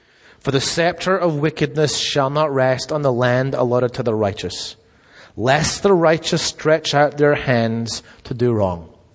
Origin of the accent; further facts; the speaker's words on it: Scotland, United Kingdom; I'm a Scotsman too, I like that rebellion.